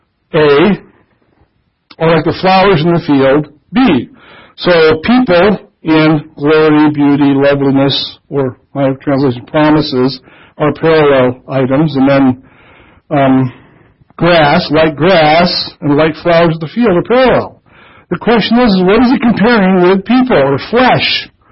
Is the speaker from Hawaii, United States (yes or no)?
no; New York, United States; also born or lived in Minnesota; You know, I came from Minnesota and grew up in western New York, which is a lot of rain, year-round, all the time.